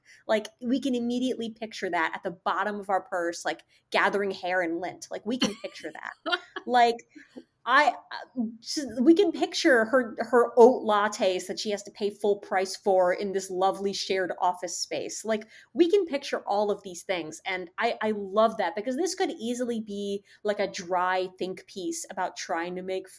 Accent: Chicago, Illinois, United States; Like, as I'm from the Chicago, I looked at my debit card

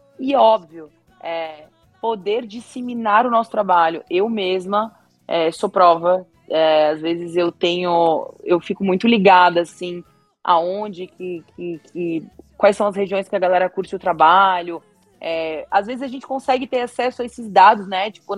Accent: Joinville, Santa Catarina, Brazil; born there; now in São Paulo, Brazil; eu sou catarinense, né? Eu sou nascida em Joinville, hoje eu moro em São Paulo.

